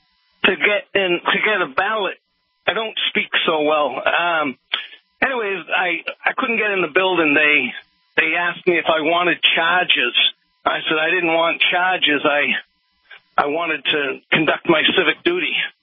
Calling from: Alabama, United States; I come back from California. I'm a long-distance truck driver. I live in Alabama.

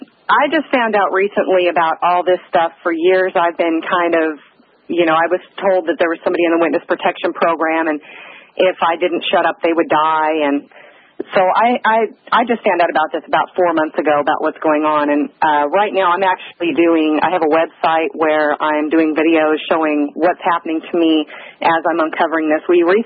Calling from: Louisville, Kentucky, United States; I'm calling from the Louisville area, Louisville, Kentucky.

